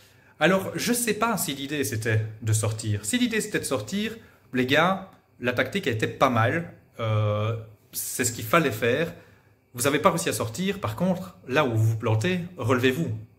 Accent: Belgium; D'abord parce qu'on est belge

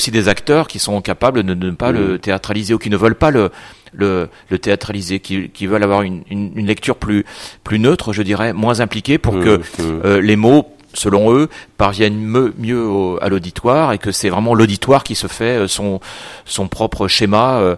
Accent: Brittany, France; moi j'ai passé mon enfance en Bretagne, par exemple, du côté maternel, donc ma famille vient de Bretagne, donc j'ai un lien fort avec l'océan

